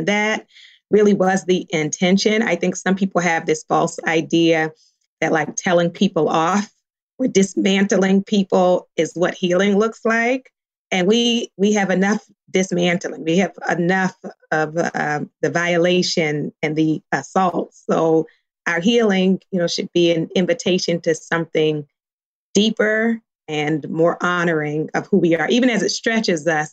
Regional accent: Baltimore, Maryland, United States; I grew up in Baltimore. In Baltimore, we didn't eat avocado.

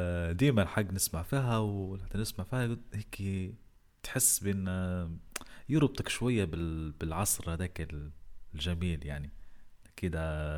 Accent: Al-Amiriya, Jafara, Libya; born there; مسقط رأسي منطقة العامرية بمحافظة ورشفانة، هي بلدية طبعا العامرية.

